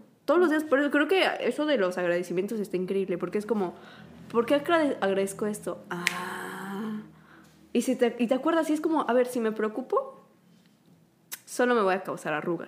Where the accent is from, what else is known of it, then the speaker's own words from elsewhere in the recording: Mexico; moved away as an adult; now in South Korea; Crecimos en México siendo mexicanas, coreanas